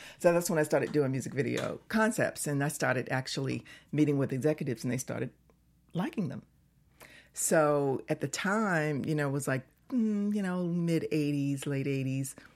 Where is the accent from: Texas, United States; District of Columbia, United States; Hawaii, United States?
District of Columbia, United States; Washington; I'm from Washington, D.C., Maryland area. So it resonated. You know, I grew up there.